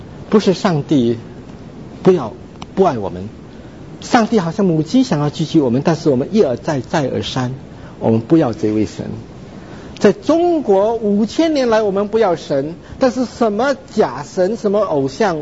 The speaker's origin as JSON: {"language": "Chinese", "country": "Indonesia", "tie": "born or raised there", "also_born_or_lived": "China", "said": "我自己是在印度尼西亚长大的，我在中国出生，但是印尼长大的。"}